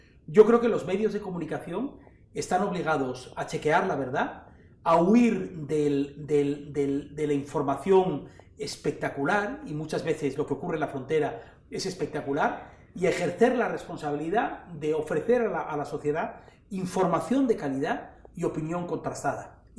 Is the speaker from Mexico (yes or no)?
no; Spain; los prejuicios que muchas veces teníamos como españoles